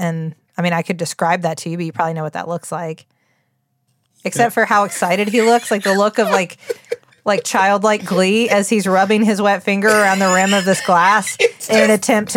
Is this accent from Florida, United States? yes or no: no; West Virginia, United States; accent: West Virginia; All what? I can do is try to soften my West Virginia, and then it comes back. It comes roaring right back.